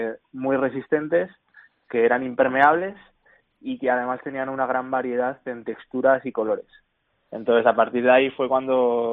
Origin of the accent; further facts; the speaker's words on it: Zaragoza, Aragon, Spain; somos aquí de Zaragoza